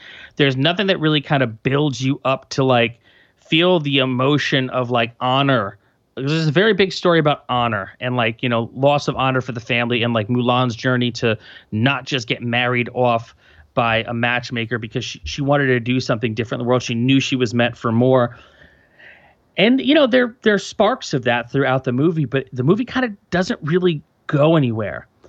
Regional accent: United States; like I, as an American, would not have noticed that.

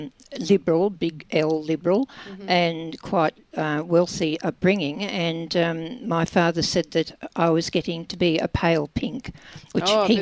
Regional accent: St Kilda, Victoria, Australia; born there; I was born in St Kilda. And when I was about 11, we had to move to the country

